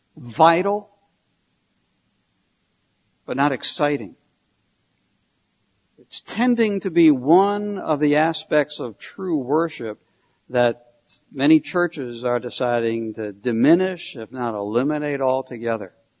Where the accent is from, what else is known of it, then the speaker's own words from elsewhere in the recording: New England, United States; being a New Englander again. I not only ministered there, I grew up in New England